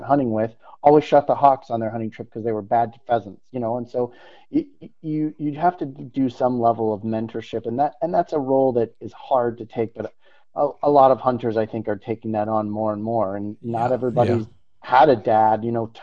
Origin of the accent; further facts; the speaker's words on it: Utah, United States; I think about where I grew up in Utah